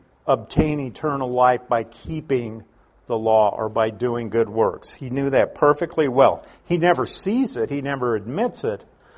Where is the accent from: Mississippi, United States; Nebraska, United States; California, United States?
Nebraska, United States; I was the kid from Nebraska looking up with his mouth hanging open, saying, oh boy, I should be somewhere else right now.